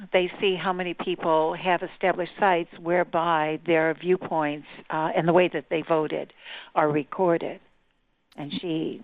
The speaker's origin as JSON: {"language": "English", "region": "New York", "country": "United States", "said": "I was delighted as a New Yorker to learn that Kirsten Gillibrand, our senator, is the most transparent senator in Congress."}